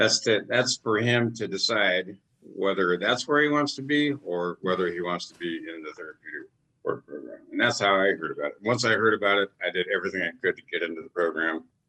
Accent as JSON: {"language": "English", "region": "Alaska", "country": "United States", "tie": "born or raised there", "said": "I was born and raised here in Alaska, and my family, you know, I'm a product of divorce, and my father was an alcoholic."}